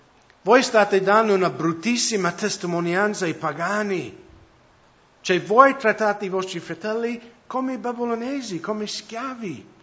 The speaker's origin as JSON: {"language": "Italian", "country": "United States", "second_language": "Italian", "said": "E di nuovo, tornando al discorso di prima, nel mio paese, negli Stati Uniti, molti non credenti vedono questi telepredicatori che sempre vogliono i dollari"}